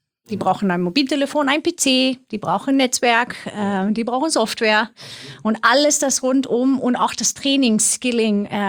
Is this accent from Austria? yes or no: no; Sweden; German is a second language; Wir waren in Schweden, ich komme aus Schweden, wer sich wundert über meinen Akzent.